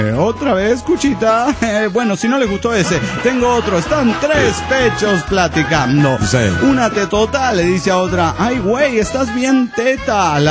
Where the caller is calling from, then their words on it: Morelia, Michoacán, Mexico; de Morelia, Michoacán.